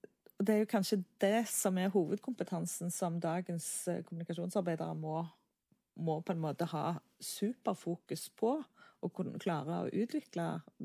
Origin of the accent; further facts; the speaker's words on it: Jæren, Rogaland, Norway; dere hører at jeg er fra Jæren